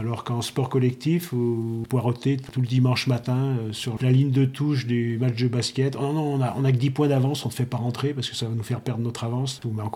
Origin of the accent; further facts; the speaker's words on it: Saint-Priest, Auvergne-Rhône-Alpes, France; also born or lived in Lyon; Moi, je suis né à Lyon, parce que j'étais de Saint-Priest, mais il n'y a pas de maternité.